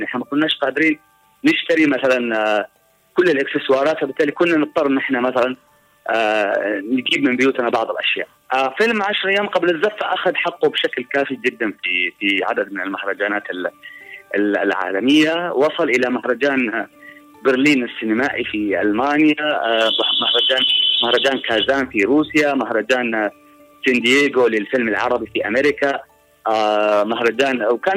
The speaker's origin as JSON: {"language": "Arabic", "country": "Yemen", "said": "بلدنا اليمن بلد بكر."}